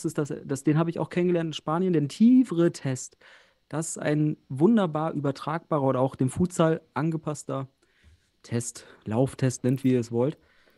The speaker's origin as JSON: {"language": "German", "town": "Osnabrück", "region": "Lower Saxony", "country": "Germany", "said": "Und ich komme ja auch aus Osnabrück."}